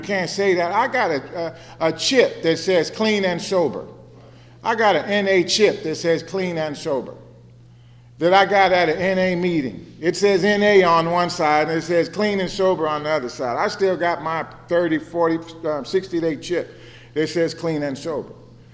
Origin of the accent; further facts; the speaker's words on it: Chicago, Illinois, United States; now in San Francisco, United States; You know, I came from Chicago to San Francisco.